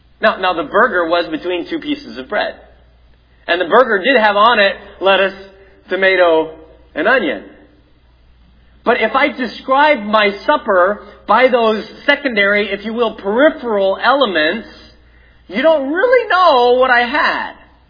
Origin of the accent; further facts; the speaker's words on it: Canada; born there; I'm a Canadian. I was born in Canada.